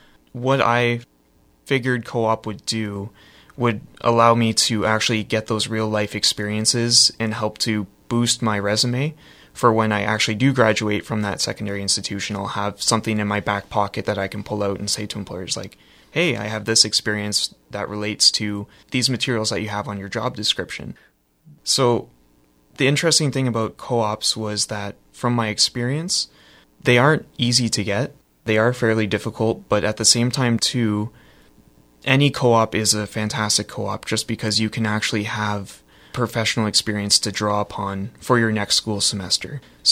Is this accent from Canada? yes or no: yes; Niagara-on-the-Lake, Ontario, Canada; I grew up in Niagara-on-the-Lake, and it's a very rural community at the time when I was younger.